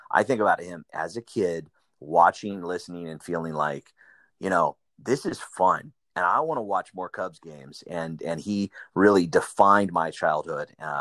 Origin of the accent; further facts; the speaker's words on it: Villa Grove, Illinois, United States; I grew up south of Champaign, a little town called Villa Grove.